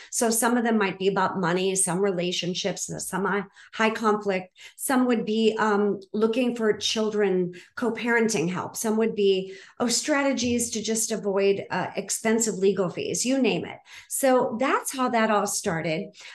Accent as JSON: {"language": "English", "town": "Boston", "region": "Massachusetts", "country": "United States", "tie": "born or raised there", "said": "I grew up in Boston, and I know I don't have the accent, but I promise I really was born at Brigham and Women's Hospital."}